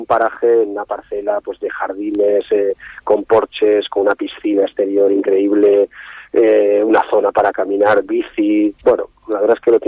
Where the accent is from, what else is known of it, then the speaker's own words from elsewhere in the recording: San Sebastián, Basque Country, Spain; porque nosotros somos originales de San Sebastián